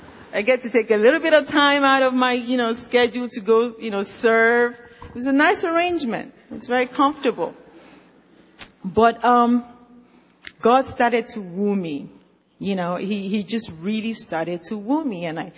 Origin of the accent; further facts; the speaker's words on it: Nigeria; also born or lived in London; now in New York, United States; I've always lived in cities. You know, I grew up in Nigeria. I come from Nigeria, and I lived in the most rowdy city in Nigeria. Then I moved to London, and then I moved to New York.